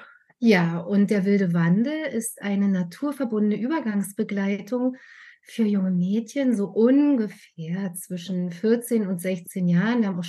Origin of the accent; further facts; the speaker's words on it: Potsdam, Brandenburg, Germany; Ich komme aus Potsdam